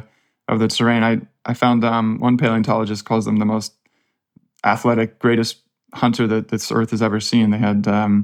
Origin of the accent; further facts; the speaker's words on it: Palo Alto, California, United States; I'm just from Palo Alto, so about as far from the ranch as you can get.